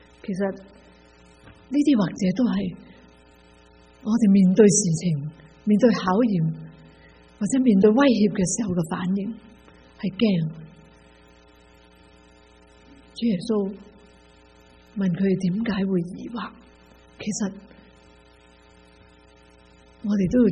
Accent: China; 即好像我们中国人拎起碗饭那样，就祈祷

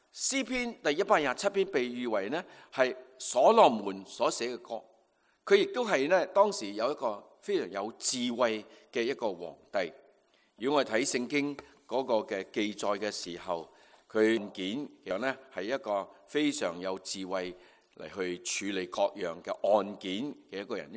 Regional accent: China; 我们中国人有句说话，家家有本难念的经

